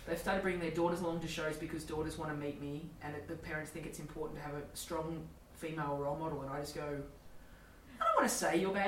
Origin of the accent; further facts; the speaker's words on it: Australia; hey, everyone, I'm an Australian female comic. So, you know, as an Australian, I'm going to swear like a fuckload.